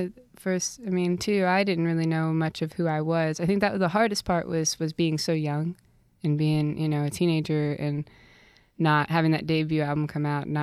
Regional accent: Tennessee, United States; also born or lived in Ohio; I was born in Ohio and I grew up in Tennessee, and you know, I grew up singing in my family's bluegrass band

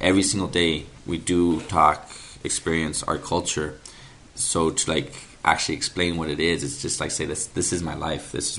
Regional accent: Albuquerque, New Mexico, United States; Growing up in Albuquerque, I loved it.

